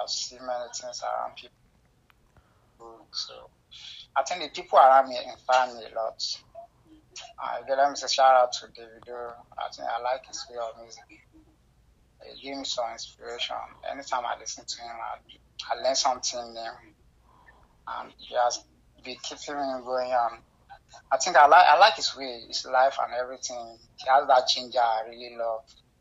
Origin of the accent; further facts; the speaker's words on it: Nigeria; Basically, I'm from Nigeria, but the record label is in South Africa